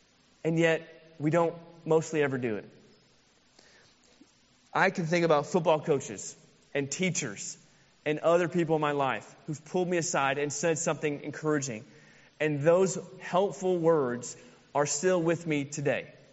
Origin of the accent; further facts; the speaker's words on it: Midwest, United States; I grew up in the Midwest. And so we didn't have mountains or beaches